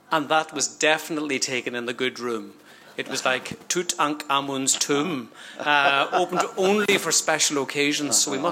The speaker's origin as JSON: {"language": "English", "town": "Claudy", "region": "Northern Ireland", "country": "United Kingdom", "tie": "born or raised there", "also_born_or_lived": "Derry", "said": "But moving on swiftly, we moved out to Clawdy, which was a very much a rural village, really. But we lived outside Clawdy."}